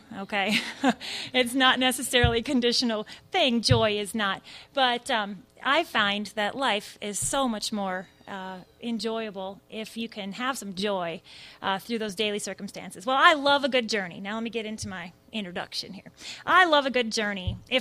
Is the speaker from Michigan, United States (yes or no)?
yes; Michigan, United States; I'm not just from Michigan, I'm from the UP, the Upper Peninsula of Michigan. It gets like 30 below and just stays there for a long time, it seems like.